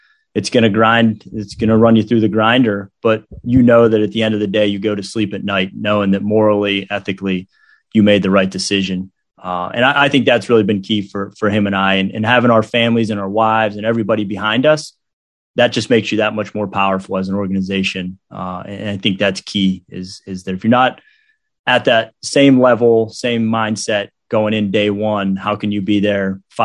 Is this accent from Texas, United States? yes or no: no; Pennsylvania, United States; We grew up together. We're from Western Pennsylvania. Our parents are still really good friends.